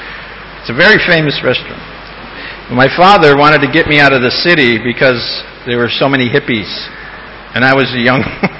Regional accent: Chicago, Illinois, United States; born there; I'm an Italian. My body is Italian. I was born in Chicago. So we're all Catholics.

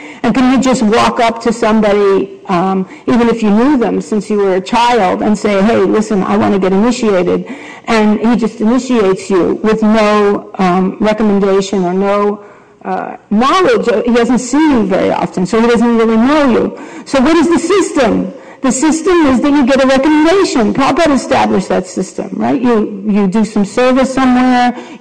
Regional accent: Brooklyn, New York, United States; How would we know, growing up in Brooklyn, going to Samuel J. Tilden High School

